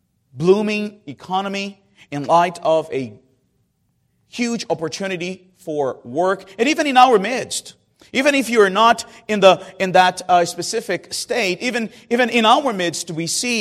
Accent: Northeast Region, Brazil; English is a second language; Especially in my region, I come from the Northeast. I am the equivalent, some would say, of a redneck.

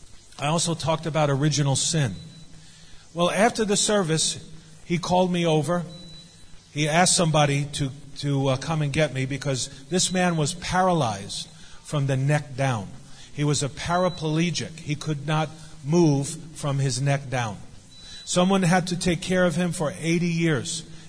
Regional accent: New York City, New York, United States; I grew up in New York City, in New York. And I grew up in a place called Coney Island, right on the Atlantic Ocean.

